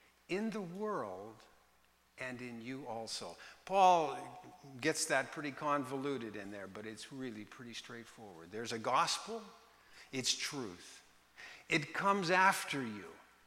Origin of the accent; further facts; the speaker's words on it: Portland, Oregon, United States; I grew up in Portland on a farm. At that time, out toward Gresham, we had 3 acres, and we had some cows and so forth.